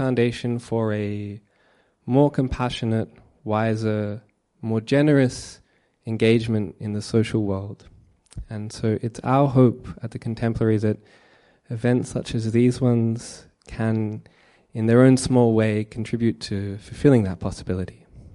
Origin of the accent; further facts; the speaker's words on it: Melbourne, Victoria, Australia; Sorry, I'm from Melbourne.